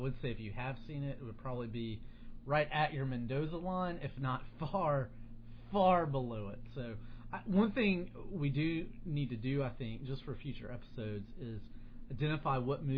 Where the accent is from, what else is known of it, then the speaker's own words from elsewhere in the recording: Alabama, United States; we're from Alabama. Can't tell.